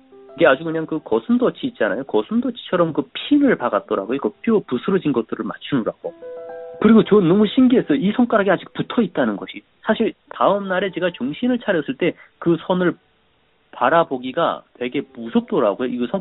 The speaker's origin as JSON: {"language": "Korean", "country": "North Korea", "lives_now": "United States", "said": "뭐 북한에서도 저는 뭐 굉장히 열심히 산 사람인데 정말 힘들었"}